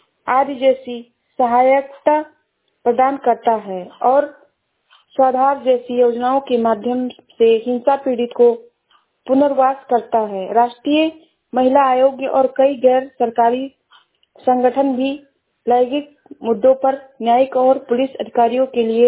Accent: Shravasti, Uttar Pradesh, India; मैं जिला श्रावस्ती से हूँ।

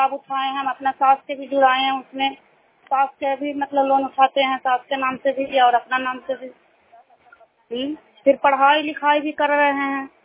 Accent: Tharthari, Bihar, India; मैं थरथरी प्रखंड की रहने वाली हूँ

